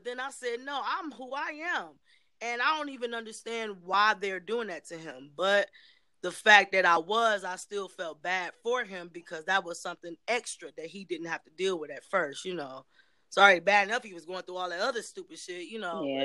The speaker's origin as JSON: {"language": "English", "town": "Cleveland", "region": "Ohio", "country": "United States", "said": "I'm from Cleveland, mm-hmm."}